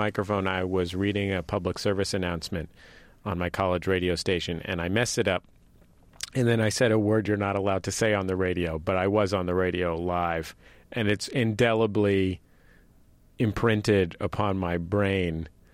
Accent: United States; Did you have any secret Canadian entertainment or comedy heroes that I would know nothing about because I'm American?

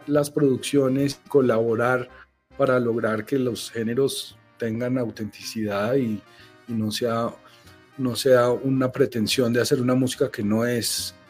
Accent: Bogotá, Colombia; yo soy un bogotano aquí de las montañas y del frío

